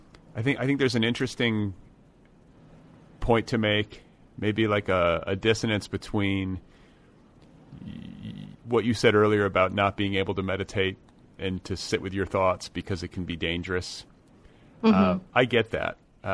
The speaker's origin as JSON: {"language": "English", "region": "Midwest", "country": "United States", "tie": "born or raised there", "said": "I grew up in the Midwest. Do we have snapdragons in the Midwest? I don't even know."}